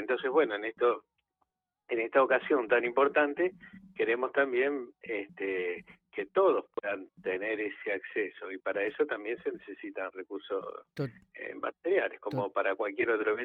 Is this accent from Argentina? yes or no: yes; Argentina; o como argentinos también es bueno que también podamos llegar a hacer nuestro aporte